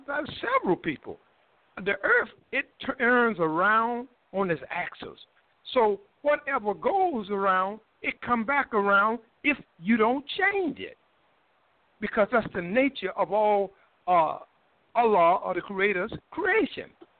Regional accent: North Carolina, United States; because I'm from North Carolina, when have we had a blizzard like this?

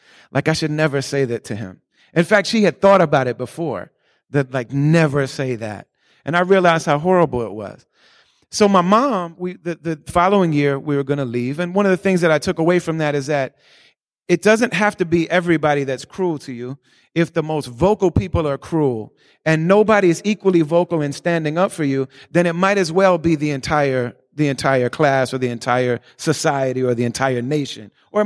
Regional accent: Michigan, United States; When I was a little kid, I grew up in the Midwest in the 80s. In little cities, we moved almost every year to different little cities throughout Michigan.

